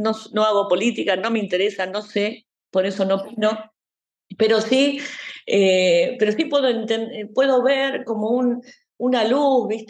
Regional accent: Argentina; moved away as an adult; yo soy argentina, o sea, yo viví 47 años, tengo mi familia, mis afectos, mi mundo allá.

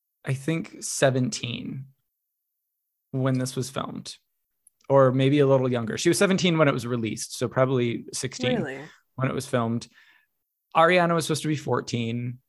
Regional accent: Midwest, United States; And I'm a Midwesterner.

